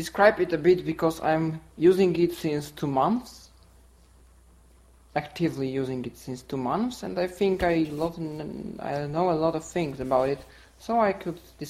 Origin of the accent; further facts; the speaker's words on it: Poland; from Poland